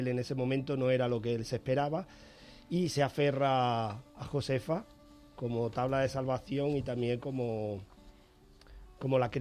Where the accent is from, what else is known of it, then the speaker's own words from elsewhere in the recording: Andalusia, Spain; A mí, por ejemplo, fíjate, como andaluz, yo he tenido familias emigrantes